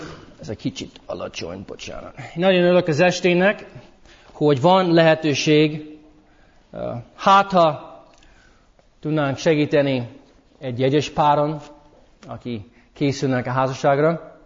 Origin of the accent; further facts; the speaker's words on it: United States; Hungarian is a second language; now in Hungary; magyar nevem van, de egy Amerikából jöttem. És 5 éve vagyok itt Magyarországon